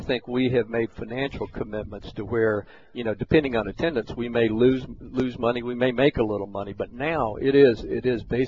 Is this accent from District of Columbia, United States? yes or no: no; Topeka, Kansas, United States; I'm from Southwest Topeka and it's an affluent area.